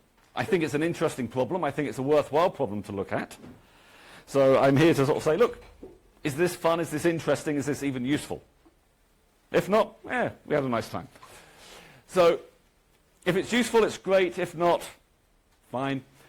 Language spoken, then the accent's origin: English; England, United Kingdom; Because I'm from England, there is a town called Reading not far from me.